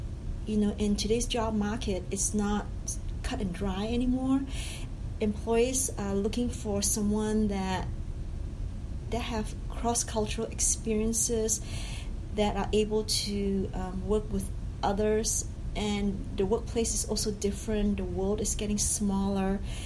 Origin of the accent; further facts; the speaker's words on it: Malaysia; now in United States; I'm originally from Malaysia. Came to the U.S. and I did my undergrad and my graduate work was at Pittsburgh, University of Pittsburgh.